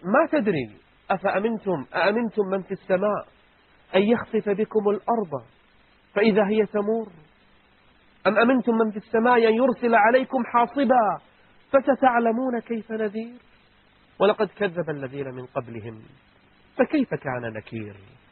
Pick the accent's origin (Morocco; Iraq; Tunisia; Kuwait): Kuwait; وأنا مثلك أوجه رسالة لوزير الداخلية عندنا بالكويت والمسؤولين